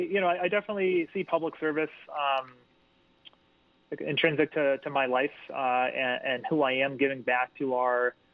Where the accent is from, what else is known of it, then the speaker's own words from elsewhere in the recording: Holyoke, Massachusetts, United States; I grew up in Holyoke where we had the same people running for office every year.